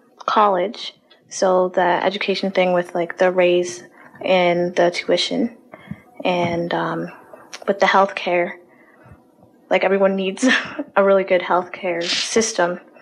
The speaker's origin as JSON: {"language": "English", "town": "Oshawa", "region": "Ontario", "country": "Canada", "said": "So I'm speaking to … I'm 18, and I'm from Oshawa, Ontario."}